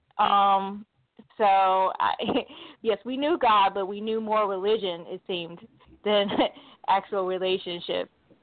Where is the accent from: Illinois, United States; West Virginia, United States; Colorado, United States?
Illinois, United States; Chicago; moved away as an adult; that was my childhood up until, you know, my high school years. And then after graduating high school, I relocated from Chicago to the D.C. area to attend college.